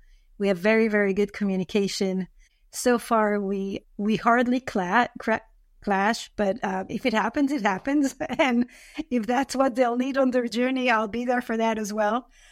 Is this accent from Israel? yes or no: yes; Israel; I am from Israel.